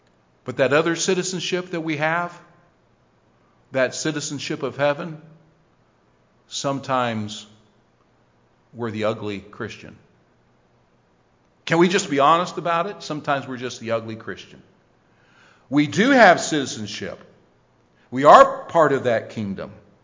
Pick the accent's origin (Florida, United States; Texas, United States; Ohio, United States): Ohio, United States; born there; now in West Virginia, United States; Okay, so I was born in Ohio.